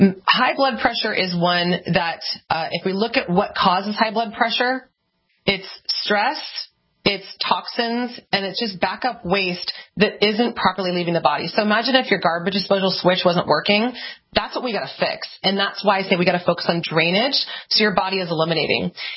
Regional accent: California, United States

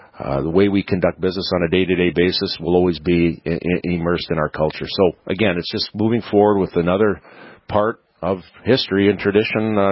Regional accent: Alberta, Canada; moved away; I was a young boy from Canada that came down here. I got a scholarship, and I love my home back home in Canada.

